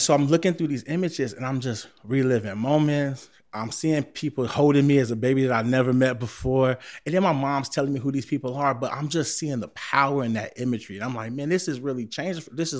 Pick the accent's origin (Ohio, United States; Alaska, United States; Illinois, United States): Illinois, United States; Chicago; I grew up in Humboldt Park. I went to Clemente, but now people will say Humboldt Park is a part of the west side.